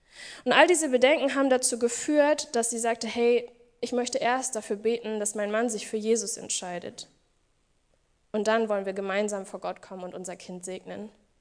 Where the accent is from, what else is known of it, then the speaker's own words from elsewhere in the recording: Langenhagen, Lower Saxony, Germany; ich komme jetzt aus Langenhagen